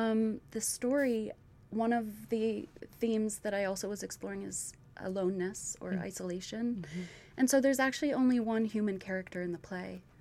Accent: Wyoming, United States; I'm from Wyoming, and so there's a whole lot of nothing there.

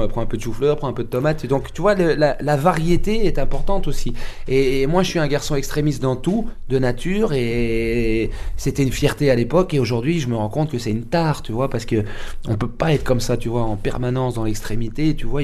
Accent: Waterloo, Wallonia, Belgium; alors que moi je venais de Waterloo, mon père était commissaire

